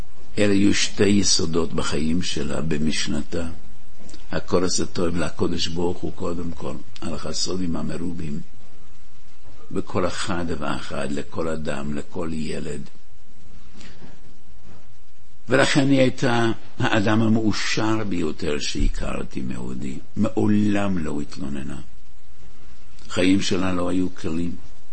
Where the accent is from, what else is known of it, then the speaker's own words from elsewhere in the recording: Brooklyn, New York, United States; הייתי ילד קטן, אני ובעיקר אחיי הגדולים, אמא ביחד עם חברותיה הקימו בבורו פארק